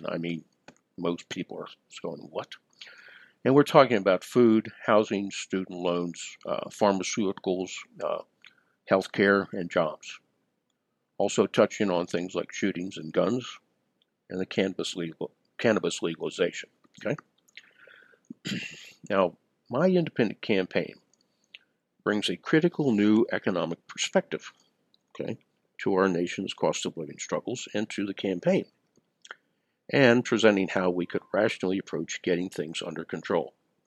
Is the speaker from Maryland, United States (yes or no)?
yes; Maryland, United States; also born or lived in Washington, D.C.; From the age of 7, I grew up in Baltimore County, Maryland. I was born in Washington, D.C.